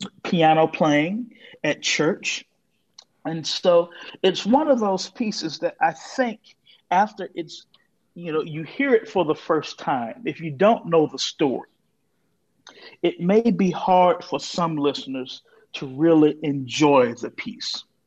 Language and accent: English; Alabama, United States; I am from Alabama, and this work is a part of the wind ensemble repertoire.